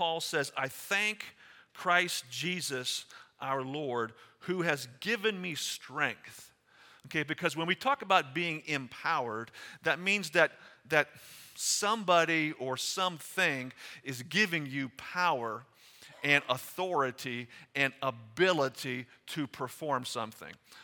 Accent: Pennsylvania, United States; And so we come from Beaver County, so we're about 4 hours west of here, where we're almost on the Ohio line, probably about 13 miles from the Ohio line. So we're still in Pennsylvania, but we're way on the western side.

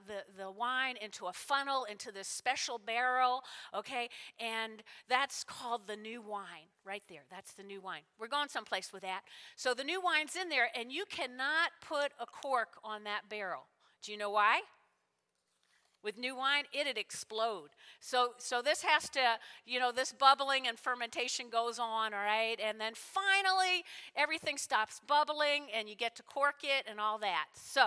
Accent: New Jersey, United States; I grew up in North Jersey, and I grew up with a lot of Italians.

